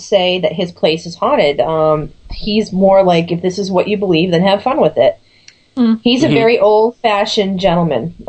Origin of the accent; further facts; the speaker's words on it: Boston, Massachusetts, United States; I'm being from Boston, that's just not a big thing out here.